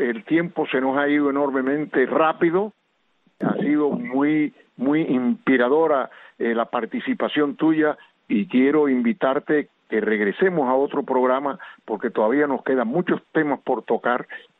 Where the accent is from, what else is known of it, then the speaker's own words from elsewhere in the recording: Cuba; Ustedes, los cubanos dentro de la isla y los cubanos del destierro, todos somos cubanos